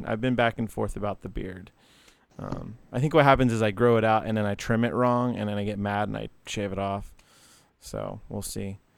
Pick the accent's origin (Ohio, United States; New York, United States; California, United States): Ohio, United States; Hamilton; also born or lived in Fairfield; we spent living mostly in southwestern Ohio. I was born in Hamilton. You know, lived in another suburb nearby called Fairfield, graduated high school living there